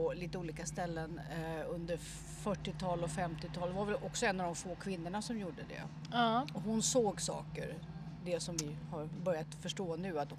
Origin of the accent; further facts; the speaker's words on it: Stockholm, Stockholm County, Sweden; Jag föddes i Stockholm och har alltid bott innanför tullarna.